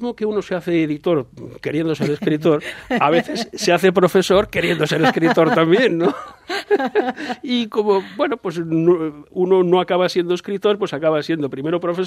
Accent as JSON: {"language": "Spanish", "town": "Valencia", "region": "Valencian Community", "country": "Spain", "moved": "as an adult", "said": "Yo me he llevado la grata sorpresa, porque me fui con 26 años de Valencia y, aunque he tenido contacto, pero asiduamente he vuelto a los 62, 63."}